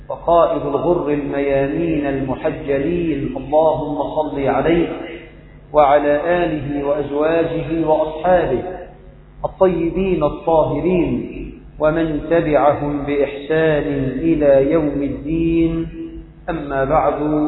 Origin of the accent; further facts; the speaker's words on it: Egypt; اللهم اجعل بلدنا مصر آمنة مطمئنة